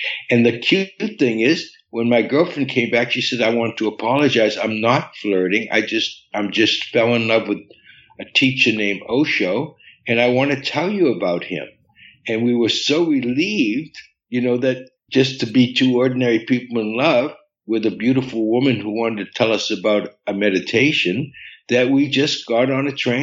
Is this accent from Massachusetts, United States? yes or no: yes; Boston, Massachusetts, United States; born there; Well, I was I was born in Boston, Massachusetts, in America, and I had a wonderful childhood that was disturbed by death.